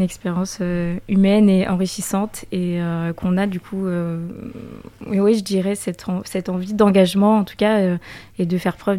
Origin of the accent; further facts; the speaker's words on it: Angers, Pays de la Loire, France; je suis déjà originaire d'Angers, je vis déjà à Angers.